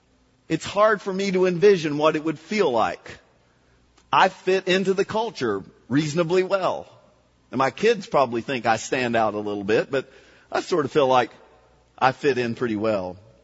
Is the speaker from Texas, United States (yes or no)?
no; Kentucky, United States; I mean, I'm from Kentucky. I can tell you that's not that much of a different country than Oklahoma.